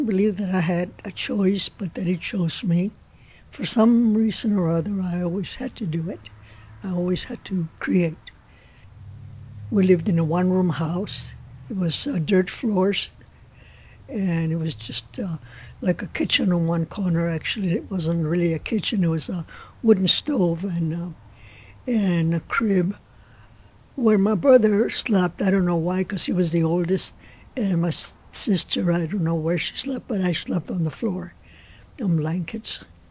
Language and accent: English; West Laco, Texas, United States; born there; I was born in West Laco, Texas. It's on the American side of the border. It's in the Rio Grande Valley.